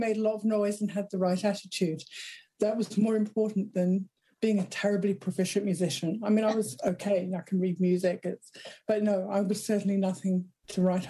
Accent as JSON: {"language": "English", "region": "London", "country": "United Kingdom", "tie": "born there", "said": "I was born in London."}